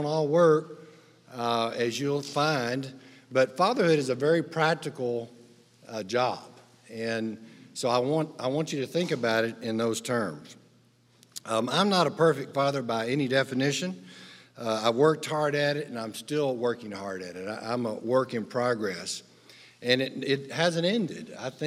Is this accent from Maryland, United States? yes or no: no; Malney, Texas, United States; We grew up in Malney, Texas, and my father sold life insurance.